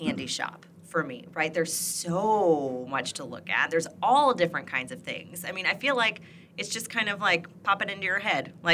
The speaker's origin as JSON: {"language": "English", "town": "Irvington", "region": "Indiana", "country": "United States", "tie": "born or raised there", "said": "And I know all of this because I'm also from Irvington."}